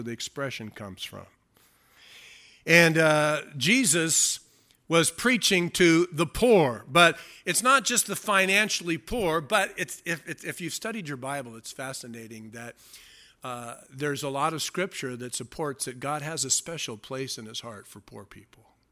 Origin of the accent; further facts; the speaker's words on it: California, United States; I grew up in the Del Rosa Baseline area. I've been here all my life.